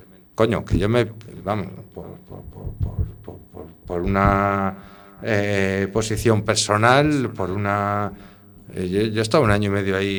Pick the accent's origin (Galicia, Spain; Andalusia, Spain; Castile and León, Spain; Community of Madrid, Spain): Community of Madrid, Spain; Madrid; Yo soy de Aluche